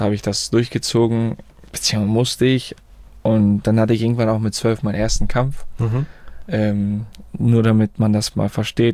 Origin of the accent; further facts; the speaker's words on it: Flensburg, Schleswig-Holstein, Germany; born there; Also ich bin in Flensburg geboren im Jahr 2000